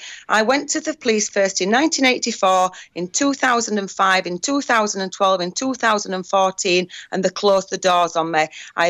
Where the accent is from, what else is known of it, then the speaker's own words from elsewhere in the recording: Denby Dale, Yorkshire and the Humber, United Kingdom; I grew up in Denbighdale, so Barnsley and Huddersfield, they're the surrounding towns where I live.